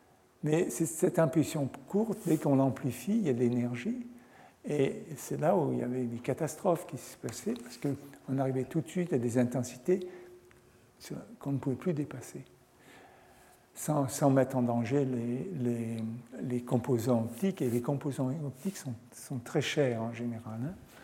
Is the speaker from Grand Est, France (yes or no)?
no; Auvergne-Rhône-Alpes, France; Enfin, je suis de la Savoie, je suis savoyard, et le ski, pour moi, c'est très important.